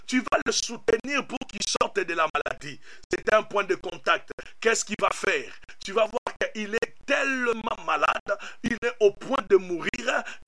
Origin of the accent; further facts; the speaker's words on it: DR Congo